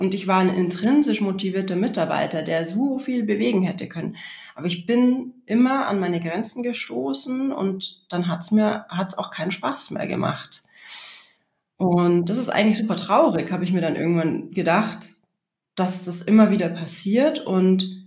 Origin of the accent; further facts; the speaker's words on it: Regensburg, Bavaria, Germany; Ich habe in meiner Kindheit Ballett gemacht, lange Jahre im Stadttheater in Regensburg, wo ich aufgewachsen bin.